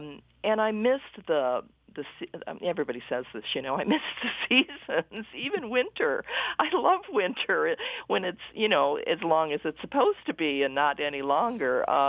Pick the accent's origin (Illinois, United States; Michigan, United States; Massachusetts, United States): Michigan, United States; Detroit; born there; You know, I was born in Detroit and worked in Detroit for many years